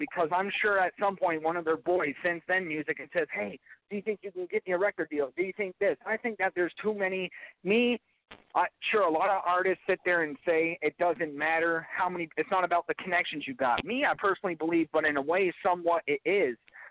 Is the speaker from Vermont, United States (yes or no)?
yes; Vermont, United States; a lot of people have questioned why I don't have a lot of artists from my home state on this show. This is part of the reason right here, because I want a positive image to go along with Vermont hip-hop.